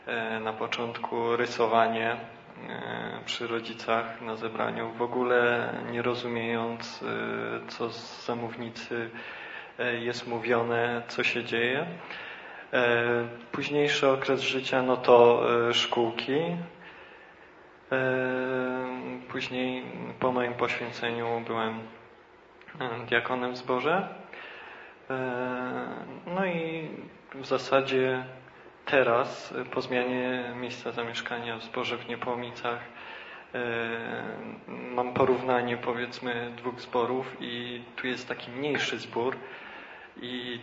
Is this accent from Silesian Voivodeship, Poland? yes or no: yes; Kozy, Silesian Voivodeship, Poland; No ja akurat wychowałem się w zborze w Kozach Dolnych. Teraz uczęszczam do zboru w Niepołomicach ze względu na zmianę miejsca zamieszkania.